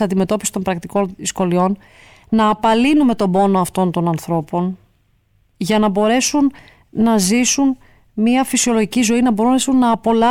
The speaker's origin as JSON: {"language": "Greek", "town": "Kalamata", "region": "Peloponnese", "country": "Greece", "said": "Θέλω να δηλώσω επίσης περήφανη και ως Καλαματιανή"}